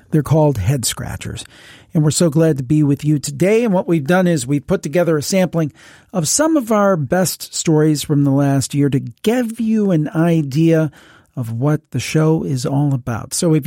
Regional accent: Ohio, United States; Next up on the campfire is Lily calling from my home state, Ohio

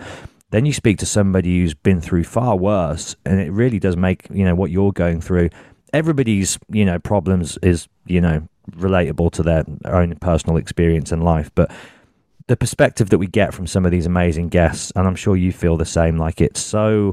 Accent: Birmingham, West Midlands, United Kingdom; I'm from Birmingham, so I can say it. They can be tough.

